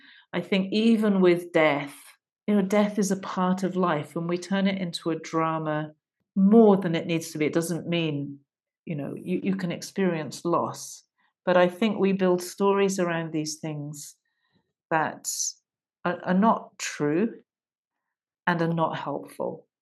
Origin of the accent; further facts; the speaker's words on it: United Kingdom; having grown up in an emotionally repressed culture, being British.